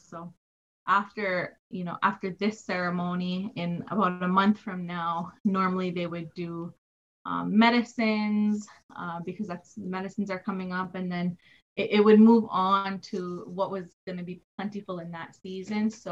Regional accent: Kahnawake, Quebec, Canada; from the Ganyakahaga Mohawk First Nation of Ganawage. And we're located right outside of Montreal. On the South Shore.

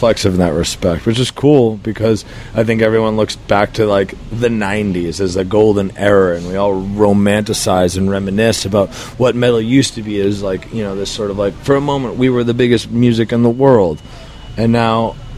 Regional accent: Boston, Massachusetts, United States; I grew up in Boston

